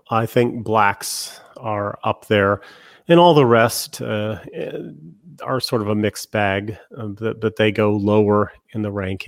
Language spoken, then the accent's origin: English; United States; I frankly, as an American, find that kind of depressing. You know, I wish that I had lived at the peak of America's greatness rather than to live while it's been in rapid decline.